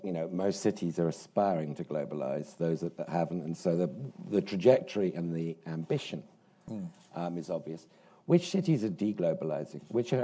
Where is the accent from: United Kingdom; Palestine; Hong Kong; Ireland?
United Kingdom; London; Now, bearing in mind we're both from London, one of the top global cities